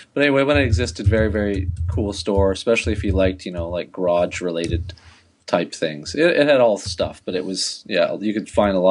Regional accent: Canada; obviously you and I both being Canadian

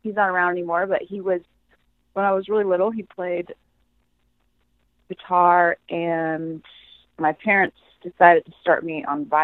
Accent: Santa Rosa, California, United States; I started to play with different bands around my hometown in Santa Rosa.

